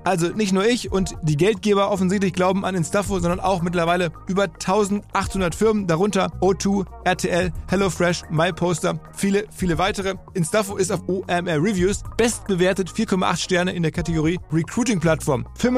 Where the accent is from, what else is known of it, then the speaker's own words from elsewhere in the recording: Essen, North Rhine-Westphalia, Germany; ich bin ja Essener, insofern.